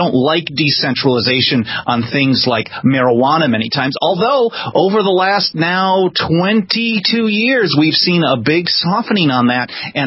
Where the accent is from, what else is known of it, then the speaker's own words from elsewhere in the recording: California, United States; my home country here of California passed what was called Proposition 215, the Compassionate Use Act.